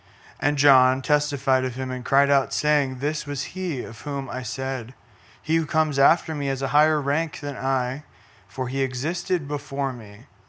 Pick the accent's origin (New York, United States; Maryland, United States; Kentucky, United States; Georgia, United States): Maryland, United States; Baltimore; now in Frederick, United States; So I'm originally from Baltimore. … I grew up in the Baltimore church on and off throughout my life